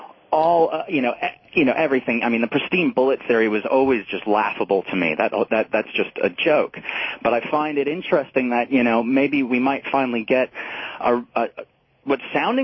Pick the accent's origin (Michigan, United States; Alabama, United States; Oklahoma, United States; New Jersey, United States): New Jersey, United States; moved away as an adult; And I grew up in New Jersey. I'm an expat. I've lived here for about 8 years.